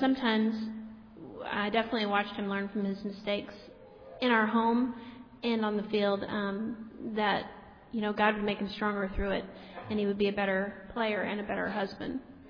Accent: Louisiana, United States; and I'm from Louisiana, Southern girl

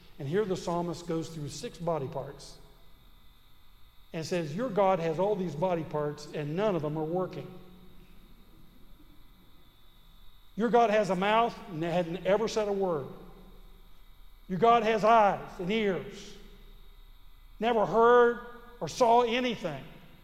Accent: the South, United States; And I have to say, as a Southerner, it's not really good Southern manners.

